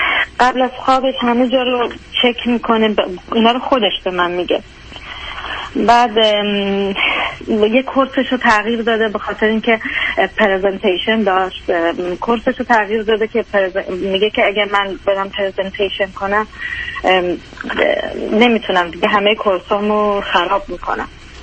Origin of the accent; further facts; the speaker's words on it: Iran; now in Turkey; تصمیم گرفت از ایران خارج شد، اومدیم ترکیه